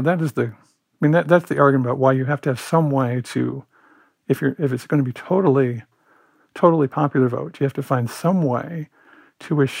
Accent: Illinois, United States; I grew up in Illinois, big important state, and I worked for 3 or 4 years in Iowa.

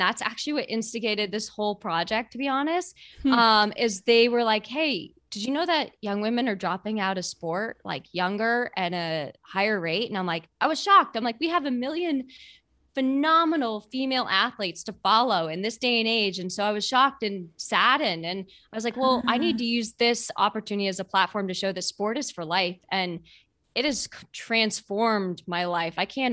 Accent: Boston, Massachusetts, United States; I grew up in Boston and I've run it. It was my fifth time running it.

